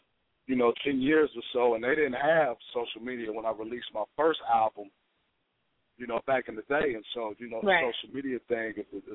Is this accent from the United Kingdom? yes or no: no; San Francisco, California, United States; And I know my assistant is from L.A., but I'm actually in the Bay Area. I'm from San Francisco.